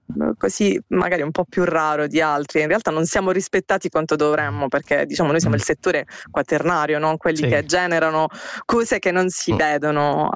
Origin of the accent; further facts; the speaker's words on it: Apulia, Italy; now in Finland; io che sono pugliese e adesso diciamo che la Puglia è il boom del turismo